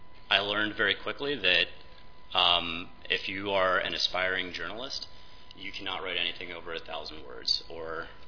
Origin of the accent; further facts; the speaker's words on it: Pittsburgh, Pennsylvania, United States; And I'm from Pittsburgh.